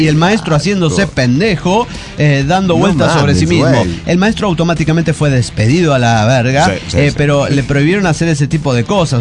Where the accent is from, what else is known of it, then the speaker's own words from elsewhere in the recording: Monterrey, Nuevo León, Mexico; now in Veracruz, Mexico; Lo que pasa es que soy de Monterrey, pero tengo un nuevo 9 años viviendo en Veracruz.